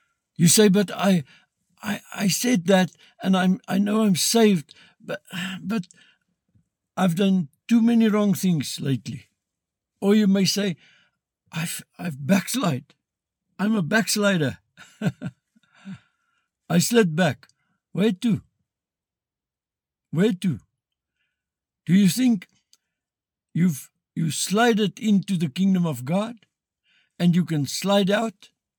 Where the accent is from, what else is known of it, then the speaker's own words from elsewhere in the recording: South Africa; I'm a South African. It's in my ID book. I can burn that ID book. I can do whatever I want with it. But that's my ID. And I got it by being born in South Africa.